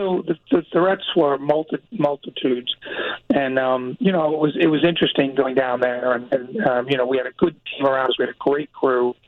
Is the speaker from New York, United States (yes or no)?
yes; New York, United States; now in Los Angeles, United States; And when I came back to Los Angeles, which is my home now, I grew up in New York, and I was based in the FBI's office in New York for 15 years.